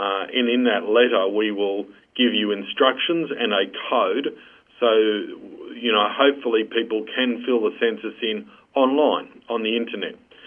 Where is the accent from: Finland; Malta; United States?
Malta; in my case, I'm from Malta.